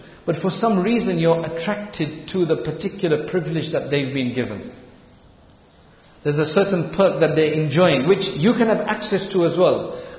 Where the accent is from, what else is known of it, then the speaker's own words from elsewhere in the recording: United Kingdom; so we are British of Indian heritage